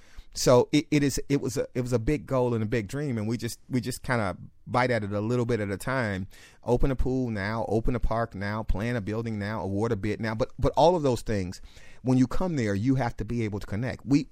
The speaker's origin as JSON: {"language": "English", "town": "Miami Gardens", "region": "Florida", "country": "United States", "tie": "born or raised there", "said": "And so I get to be the mayor of my hometown, which is great."}